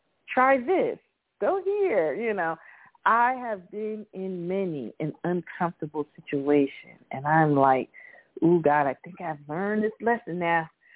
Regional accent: Miami, Florida, United States; I grew up in Miami

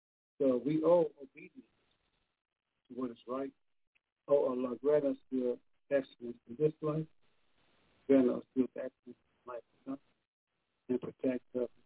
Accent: United States; I'm not from here. Say it that way you go. I'm from America.

